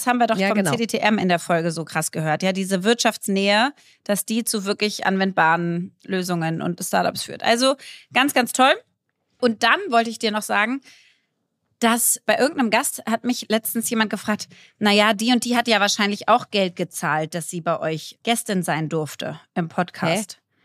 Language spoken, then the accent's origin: German; Berlin, Germany; Also als Berlinerin kennt man ja so diese Lethargie dieser Stadt